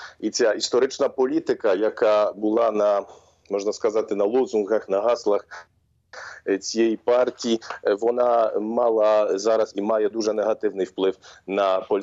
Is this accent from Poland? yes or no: yes; Poland; Ukrainian is a second language; Я, може, тут кажу трошки недипломатично і непатріотично, як поляк